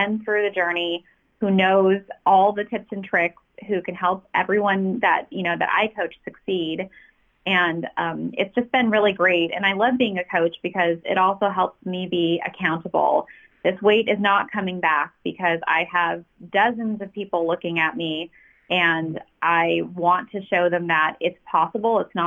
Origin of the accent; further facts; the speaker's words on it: Hollywood, California, United States; born there; And I was born in Hollywood. That's why.